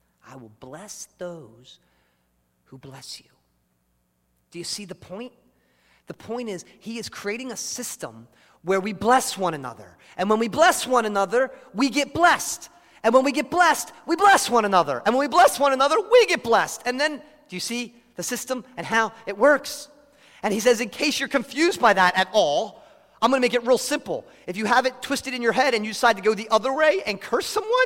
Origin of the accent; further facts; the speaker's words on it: United States; Because we're American, because we're stubborn, because it's hard, because we're taught differently.